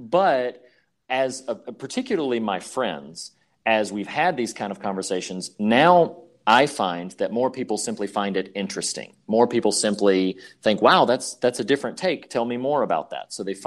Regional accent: the South, United States; I grew up in the South, charismatic Pentecostal church culture.

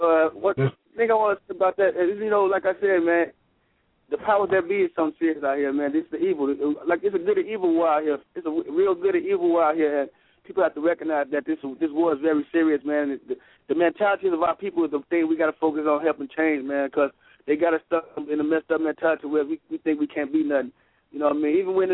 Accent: Chicago, Illinois, United States; I live in California. That's where I live at. But I'm from the Midwest. I'm from Chicago.

